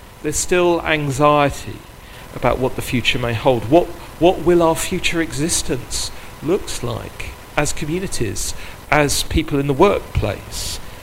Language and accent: English; Sutton, London, United Kingdom; So I'm very much a local person. I grew up in Sutton, so it's an area that I know well